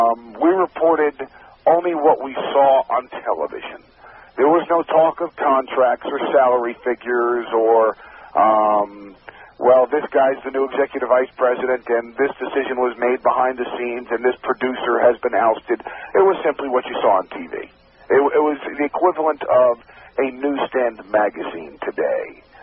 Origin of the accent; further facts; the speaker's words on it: Scarsdale, New York, United States; And I grew up in Scarsdale, New York, which is a suburb about 45 minutes from Midtown Manhattan, in Westchester County, New York.